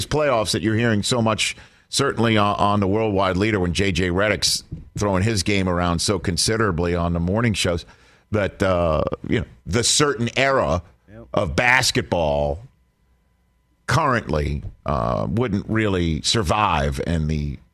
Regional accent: Staten Island, New York, United States; From my hometown of Staten Island, apparently.

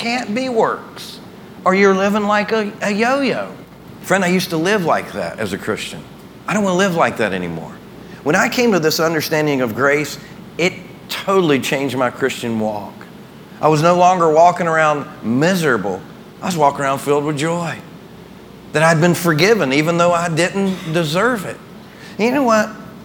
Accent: the South, United States; It's interesting, you know, born and raised in the South.

